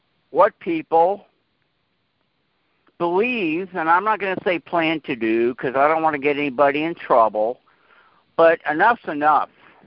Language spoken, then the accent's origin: English; Scotland, United Kingdom; because I'm Scottish